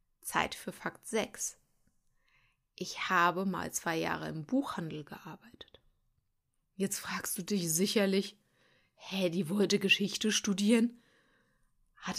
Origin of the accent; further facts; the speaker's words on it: Darmstadt, Hesse, Germany; Ich komme eigentlich aus Hessen und bin in Darmstadt geboren.